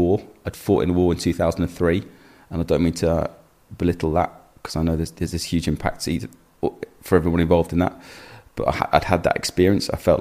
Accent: London, United Kingdom; My family still live in that same home I grew up in North London, Kensal Rise.

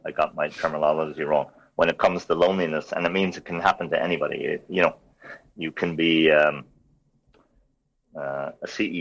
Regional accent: Ireland; Like, we're Irish, we're good at this stuff.

